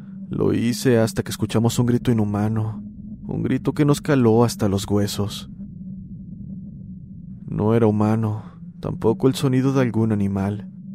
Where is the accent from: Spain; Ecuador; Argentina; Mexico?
Mexico; Fresnillo, Zacatecas; Soy originario de Fresnillo, Zacatecas